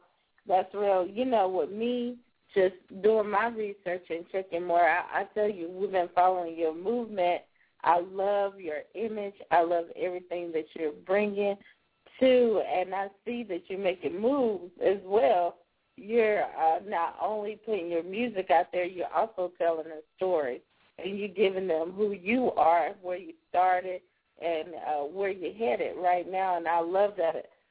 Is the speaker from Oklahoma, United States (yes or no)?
no; South Carolina, United States; now in North Carolina, United States; Well, I myself, you know, I currently live in North Carolina, but I'm originally from South Carolina, too, so I love to see that Carolina movement.